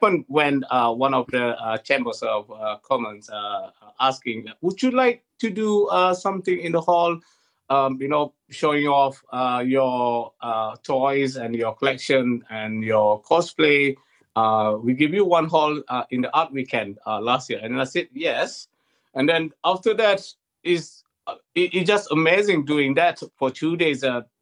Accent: Malaysia; English is a second language; I'm from Malaysia, in Southeast Asia. And I grow up in a poor family.

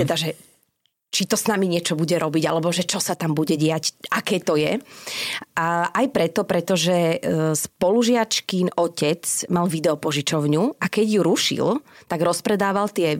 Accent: Bratislava, Bratislava Region, Slovakia

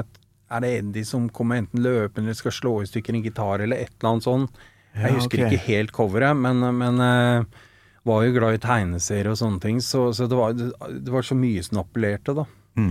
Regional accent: Oslo, Norway; Født og oppvokst ved Sankt Hanshaugen, Frimannsgate, og bor der fortsatt.

